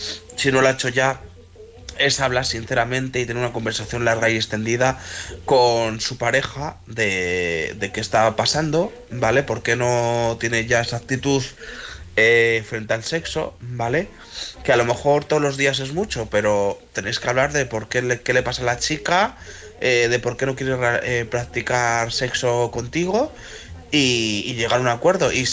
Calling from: León, Castile and León, Spain

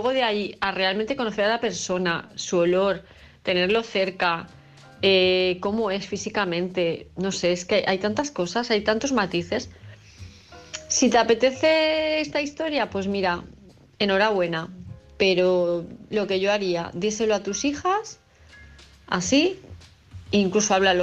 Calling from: Palma, Balearic Islands, Spain; de Palma de Mallorca

